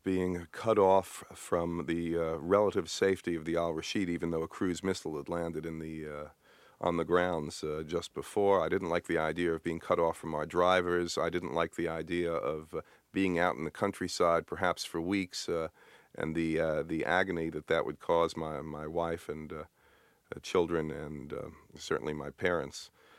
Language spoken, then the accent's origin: English; United States; I'm an American citizen